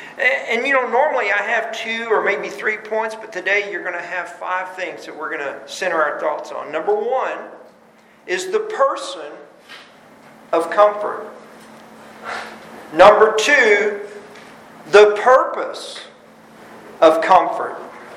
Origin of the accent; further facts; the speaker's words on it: Texas, United States; But you know, I'm as Texan as they come. I grew up here